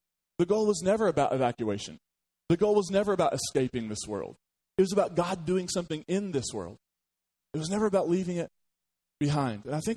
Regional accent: Kentucky, United States; I'm from Eastern Kentucky, so they do more stuff with snakes back there, but we didn't do that.

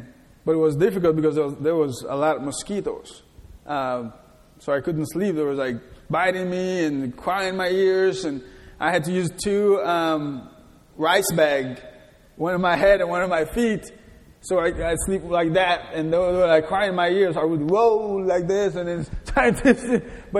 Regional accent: Haiti; I was born and raised in the countryside, working on the farm with my parents, just sowing and doing different things

